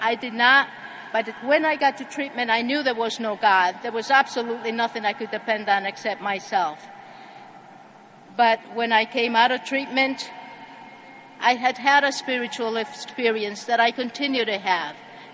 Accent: El Salvador; moved away; the Spanish meeting at the beginning because I found all the middle-aged men with all the attitudes that I came running away from El Salvador.

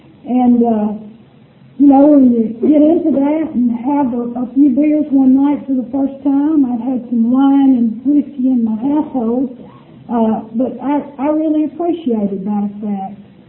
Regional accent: Alabama, United States; born or raised there

